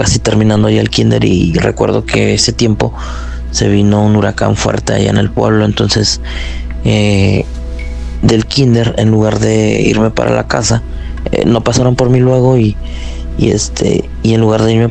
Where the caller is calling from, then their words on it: Monterrey, Nuevo León, Mexico; acá de Monterrey.